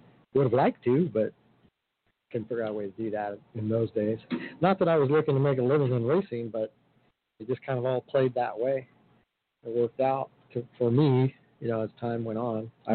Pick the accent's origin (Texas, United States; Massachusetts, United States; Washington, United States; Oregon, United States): Texas, United States; now in Las Vegas, United States; I say I'm a Texan, but I was only there for a year. But every time I drive through, I say, I'm a Texan.